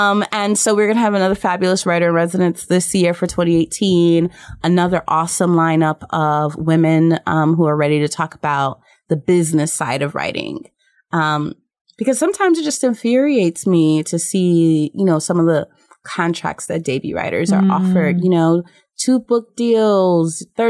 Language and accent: English; New York City, New York, United States; born there; I was born in New York City, like we talked about.